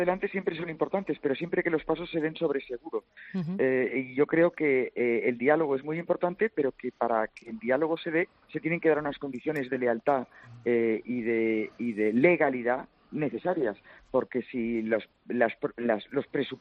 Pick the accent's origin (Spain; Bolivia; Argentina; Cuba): Spain; Catalonia; Y los catalanes hoy por hoy somos todos españoles. Nos sintamos o no nos sintamos españoles.